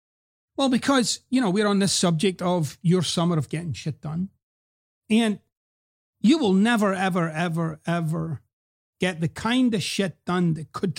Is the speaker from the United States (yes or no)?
no; Scotland, United Kingdom; accent: hybrid accent; I go back to quote-unquote home, Scotland, every few years. In fact, 2022 is a year when I'll be visiting the motherland.